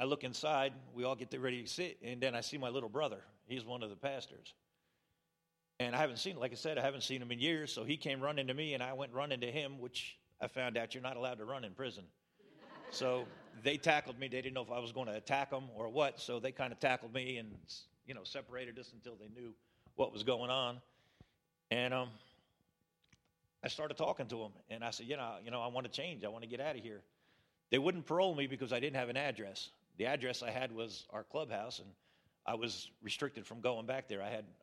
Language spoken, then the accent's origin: English; New Jersey, United States; I grew up in New Jersey. I spent 9 years in an outlaw motorcycle club